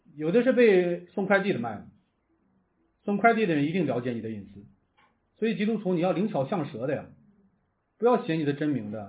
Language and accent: Chinese; Northeast China, China; 可是咱们这边的人，特别就是咱们东北这边的，有这种体制崇拜